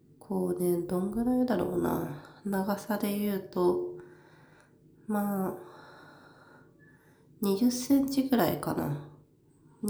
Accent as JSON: {"language": "Japanese", "region": "Saitama", "country": "Japan", "said": "私、埼玉県出身なんですけど、その埼玉県の中でも、どちらかというと北の方、さらに言うと、東の方の出身なんですけど、で、中学校は地元の中学に行ってたんですね。"}